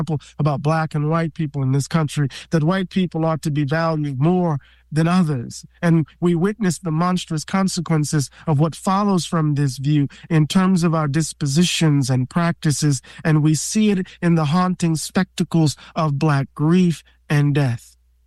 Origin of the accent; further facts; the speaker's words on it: United States; And here I'm speaking as an American, of course.